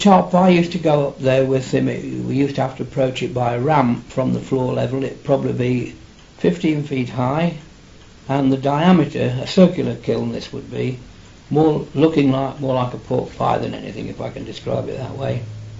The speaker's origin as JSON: {"language": "English", "town": "Ellistown", "region": "East Midlands", "country": "United Kingdom", "tie": "born there", "said": "I was born in Ellistown in South Street at number 27."}